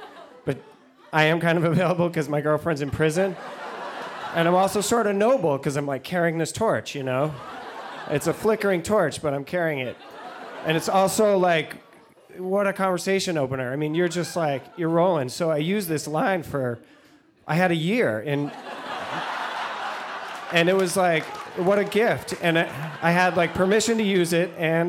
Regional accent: Vermont, United States; I'm from Vermont.

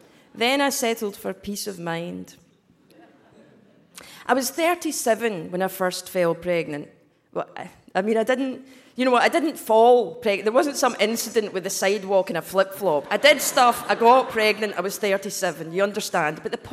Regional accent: Westchester, New York, United States; I'm not actually from Scotland. I'm really from Westchester.

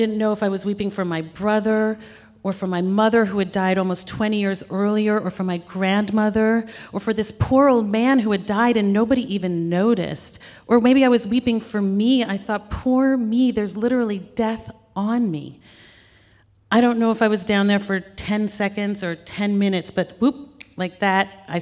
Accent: New York City, New York, United States; My brother and I grew up here in New York, and we had spent countless days on summer days, actually, on what we would call Tar Beach.

